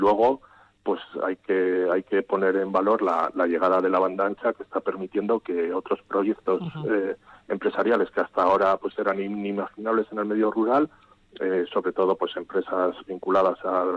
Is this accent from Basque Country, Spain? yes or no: yes; Vitoria-Gasteiz, Basque Country, Spain; also born or lived in Bilbao; now in Cuartango, Spain; yo, que además no soy de aquí, que vine de fuera, que soy de Gasteiz, viví en Bilbao y decidí venir aquí a vivir